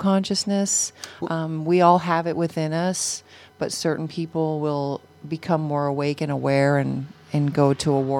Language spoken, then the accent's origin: English; California, United States; I come from the North County, California.